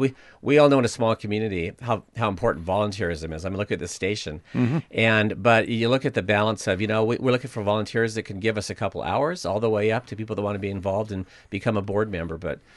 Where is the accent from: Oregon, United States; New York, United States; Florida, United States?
Oregon, United States; Astoria; But you know, love it growing up here, my hometown. My mother and father … were both born and raised here. My mother also, like I said, my dad was obviously third generation. But my grandfather had a hardware store in downtown Astoria called Astoria Hardware.